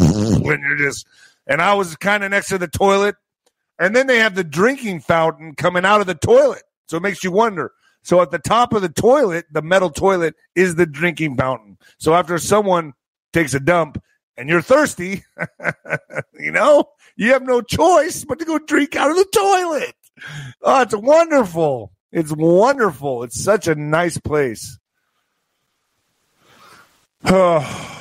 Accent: El Paso, Texas, United States; I'm from El Paso, clique, Holmes. That's my raza.

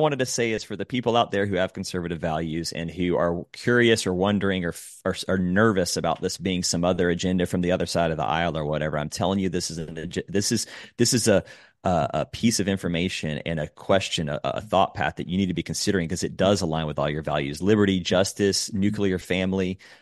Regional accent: Augusta, Georgia, United States; I was raised with conservative values in the South. I'm from Augusta, Georgia, the Deep South, where the Southern Baptist Convention was founded.

